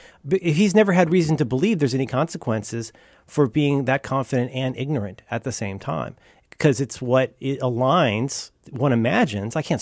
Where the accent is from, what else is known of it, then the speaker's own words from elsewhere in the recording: Cincinnati, Ohio, United States; I mean, I don't know him in particular, but I was raised in Cincinnati and I know my family.